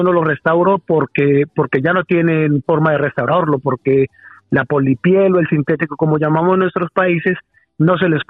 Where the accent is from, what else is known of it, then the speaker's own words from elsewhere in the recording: Colombia; now in Spain; o sea, me he dado cuenta yo como colombiano que aquí la gente, las personas sufren mucho con sus pies